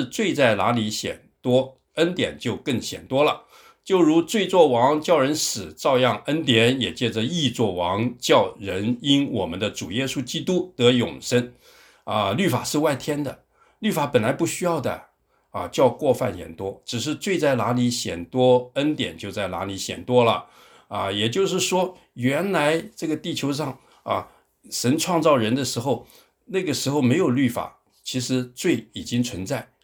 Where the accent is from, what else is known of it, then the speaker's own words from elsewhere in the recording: Taiwan; moved away as an adult; 我们应该是94年哈，94年来移民的时候，报道团啊，我们啊那个时候从台湾来的人旅游的很多啊，